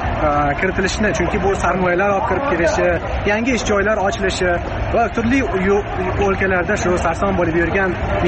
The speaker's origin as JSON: {"language": "Uzbek", "town": "Kokand", "region": "Fergana Region", "country": "Uzbekistan", "said": "Men o'zim aslida qo'qonlikman"}